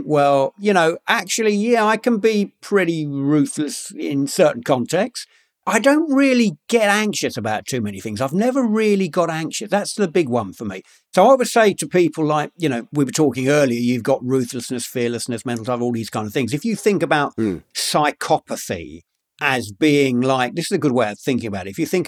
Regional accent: London, United Kingdom; I grew up in London, by the way, but... in a pretty rough part of London

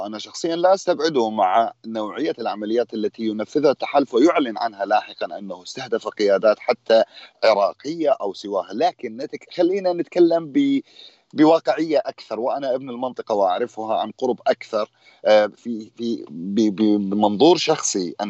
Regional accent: Al-Shuhayl, Deir ez-Zor Governorate, Syria; وبلدة شحل بلدة في في في دير الزور

